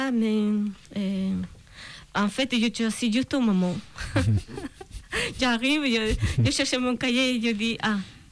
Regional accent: Chile; French is a second language; now in France; Bon, je vous avais dit avant que je suis native du Chili

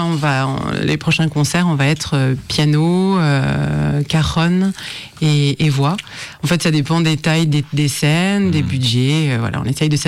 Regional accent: Grenoble, Auvergne-Rhône-Alpes, France; now in Lyon, France; je suis originaire de Grenoble, j'habite à Lyon depuis plus de 20 ans maintenant, donc on peut dire que je suis lyonnaise d'adoption.

